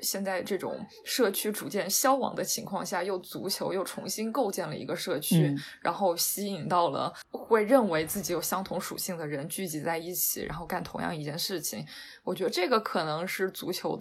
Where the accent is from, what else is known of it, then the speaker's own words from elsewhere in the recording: Wuhan, Hubei, China; 至少是因为我是武汉人嘛